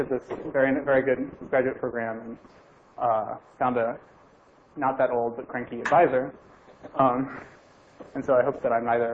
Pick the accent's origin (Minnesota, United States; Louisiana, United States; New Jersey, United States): Louisiana, United States; I'm from Louisiana, which is the boot-shaped state. It's sort of by Texas.